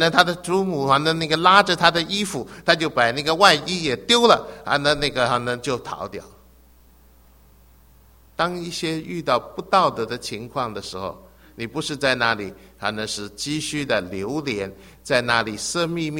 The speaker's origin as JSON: {"language": "Chinese", "country": "Hong Kong", "tie": "born or raised there", "said": "她是我小的时候在香港的教会的主日学老师"}